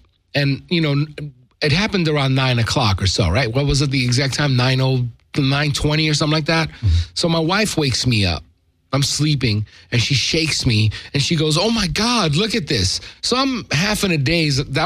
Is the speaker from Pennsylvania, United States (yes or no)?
no; New York, United States; I'm from New York.